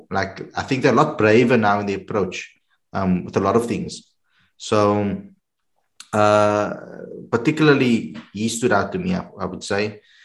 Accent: South Africa; That was a major shock for me as a South African cricket fan

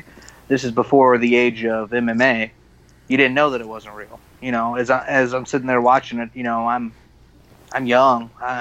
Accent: South Bend, Indiana, United States; South Bend, Indiana.

